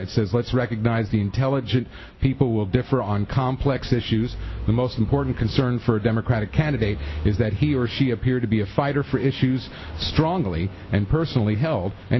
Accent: New York, United States; You know, I grew up in New York, and I know, hey, just watch it, all right?

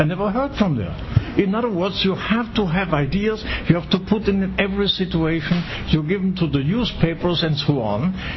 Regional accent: Grand Est, France; English is a second language; we, in my hometown, as I told you, I saw the border. I couldn't cross the Saar River because on the other side there were Germans.

